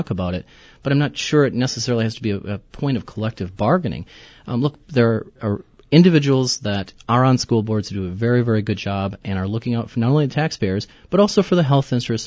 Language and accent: English; Abbotsford, Wisconsin, United States; Even my hometown of Abbotsford gets 79.86% state support.